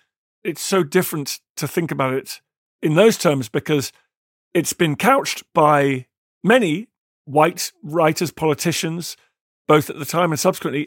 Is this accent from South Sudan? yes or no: no; United Kingdom; Yeah, you see, as a Brit, I was reading your book